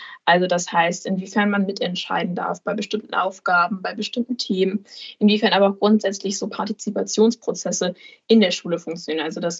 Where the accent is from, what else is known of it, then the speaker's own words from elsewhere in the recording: Lower Saxony, Germany; Ich komme aus Niedersachsen, aus dem wunderschönen Landkreis Harburg und gehe aktuell in die 13. Klasse.